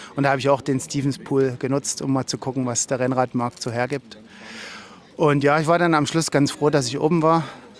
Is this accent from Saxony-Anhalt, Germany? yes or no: yes; Halle, Saxony-Anhalt, Germany; Wolfram, ich komme auch aus Halle.